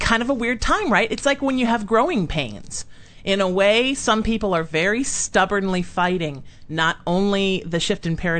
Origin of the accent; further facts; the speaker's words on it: Ireland; and I'm Irish and airy-fairy as hell.